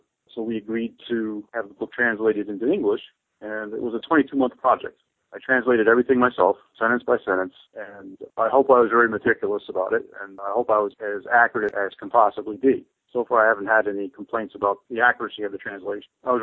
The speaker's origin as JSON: {"language": "English", "country": "United States", "tie": "born there", "said": "Yes, I am an American-born person. I live in the northeastern part of the country."}